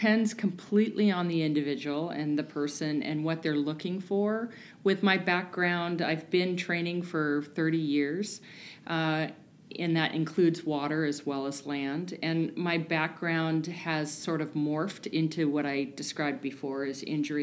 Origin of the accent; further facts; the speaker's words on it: Oregon, United States; now in Palm Desert, United States; I did not. So I grew up in Oregon, and I have been in the Coachella Valley for 7 years.